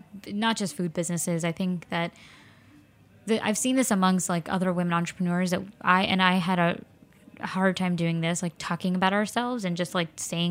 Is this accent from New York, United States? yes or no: yes; Flushing, New York, United States; Well, I live in Flushing now, and I grew up in Flushing. We moved back to be closer to family, my parents, aka helping us raise our kids.